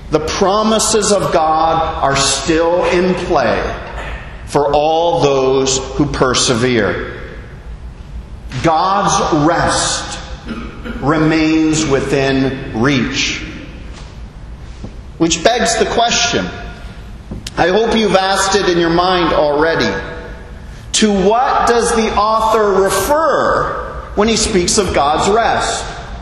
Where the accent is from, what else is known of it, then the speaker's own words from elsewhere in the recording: Canada; now in Bahamas; As a Canadian, I'm telling you, trust me, the slogan is very compelling.